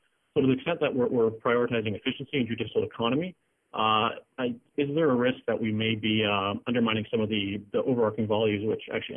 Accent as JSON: {"language": "English", "country": "Canada", "lives_now": "United States", "said": "from Pace Law School. And as a Canadian studying law here in the States"}